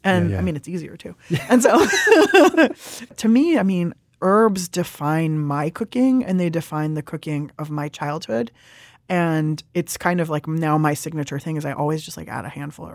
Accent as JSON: {"language": "English", "region": "California", "country": "United States", "said": "I am a Californian. I'm an Iranian. I'm a kid who has always loved to eat. I spent a lot of my time in Italy"}